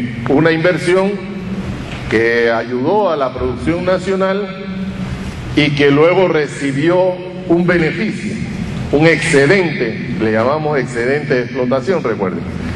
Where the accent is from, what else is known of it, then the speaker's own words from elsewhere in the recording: Panama; somos más panameños también